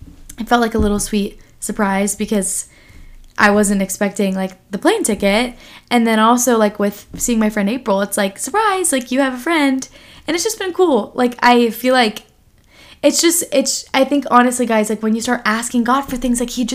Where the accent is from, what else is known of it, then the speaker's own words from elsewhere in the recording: Charlotte, North Carolina, United States; we're both from Charlotte, North Carolina.